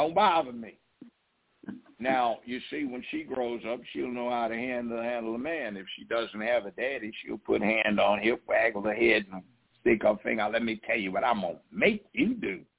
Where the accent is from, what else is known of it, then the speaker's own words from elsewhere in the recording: Memphis, Tennessee, United States; I know there is police brutality. I'm from Memphis. Hell, I've been here 50 years.